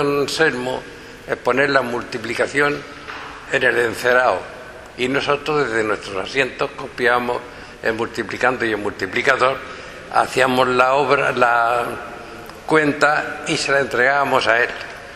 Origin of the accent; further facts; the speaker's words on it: Totana, Region of Murcia, Spain; Yo pensaba que podía haber hecho alguna cosa por Totana